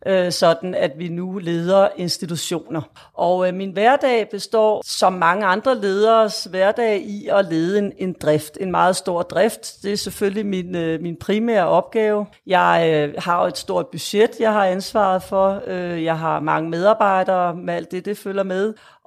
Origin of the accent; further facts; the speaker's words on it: Frederiksberg, Capital Region of Denmark, Denmark; Vi bor på Frederiksberg, Lars og jeg, i mit gamle barndomshjem